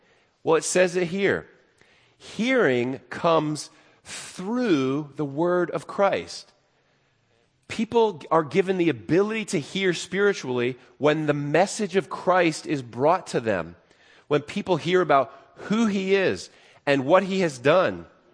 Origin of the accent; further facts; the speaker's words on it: Waynesboro, Pennsylvania, United States; I grew up in Waynesboro, Pennsylvania, and there was a park about a half a mile from my house called Memorial Park.